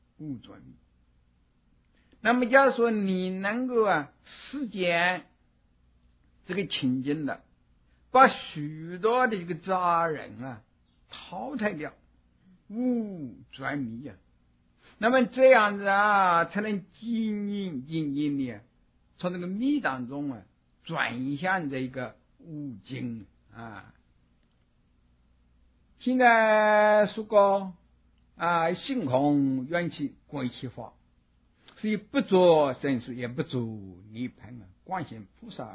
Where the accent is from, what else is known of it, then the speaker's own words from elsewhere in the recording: China; 我们中国人哦，讲长生，讲救世啊